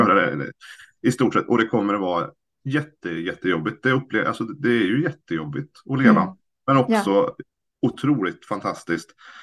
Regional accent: Värmland, Sweden; now in Lidköping, Sweden; Men jag är för alltid värmlänning i själ och hjärta

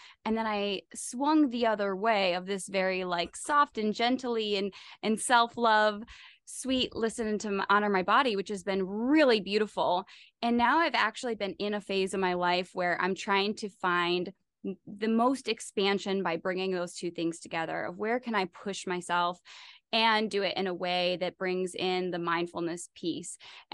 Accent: Michigan, United States; from my home state, Western Michigan University. He went to school, and you guys know I'm always a Michigan girl at heart.

